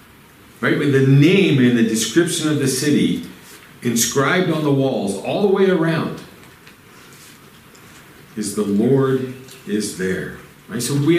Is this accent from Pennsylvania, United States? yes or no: no; Wisconsin, United States; now in Virginia, United States; because this is Virginia, I'm from Wisconsin, colder months